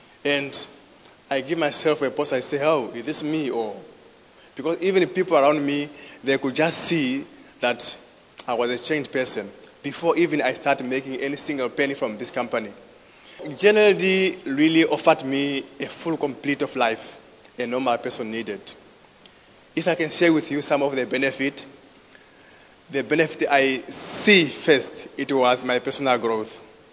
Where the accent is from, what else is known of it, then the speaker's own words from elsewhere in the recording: Windhoek, Khomas, Namibia; I'm from Windhoek, Namibia. I'm married.